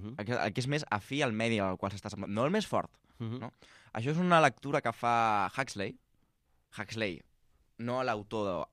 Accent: Castelldefels, Catalonia, Spain; Clar, jo soc de Castelldefels, puc fer Castefa, Gavà, Viladecans...

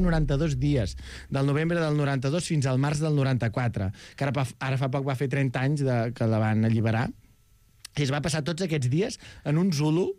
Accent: Berga, Catalonia, Spain; De Sis, de Berga. Però ja ens entenem.

